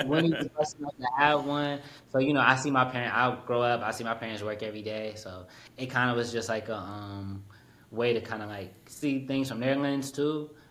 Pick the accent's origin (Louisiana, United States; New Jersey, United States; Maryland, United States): New Jersey, United States; You know, I'm from New Jersey, from North Jersey specifically, so, like, I live right by New York City